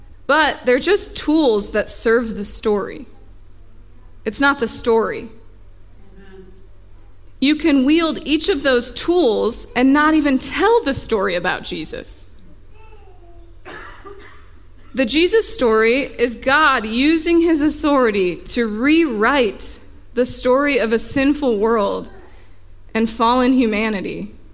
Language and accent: English; United States; We're American. And we're in like t-shirts.